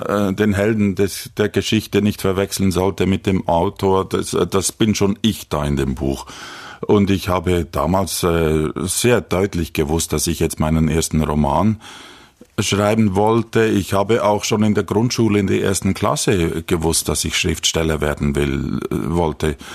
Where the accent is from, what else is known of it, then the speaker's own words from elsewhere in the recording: Olten, Solothurn, Switzerland; first language French; German is a second language; also born or lived in Paris, France; Ich bin ja ein Immigrantenkind. Wir sind aus Frankreich, wo ich geboren bin, in die Schweiz gekommen. Und ich konnte kein Schweizerdeutsch, nur Französisch. Und ich musste mich zurechtfinden in dieser kleinen Stadt. Wir waren aus Paris gekommen, wo es wirklich ein bisschen anders aussieht als in Olten.